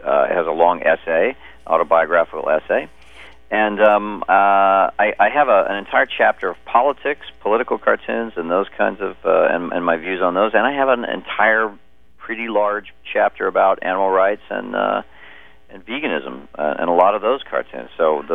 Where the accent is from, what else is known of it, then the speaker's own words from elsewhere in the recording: Oklahoma, United States; also born or lived in Texas; Of course, I was raised in Oklahoma and Texas, so...